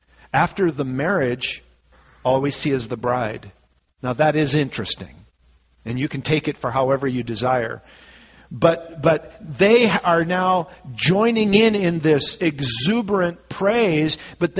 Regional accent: Minnesota, United States; one of the loudest football stadiums in the NFL is in my home state of Minnesota.

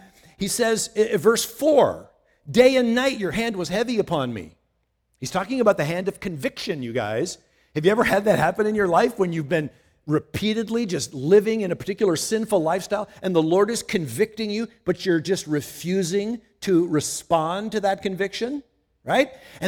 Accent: Midwest, United States; You know, Sue and I were raised in the Midwest where there's really high humidity.

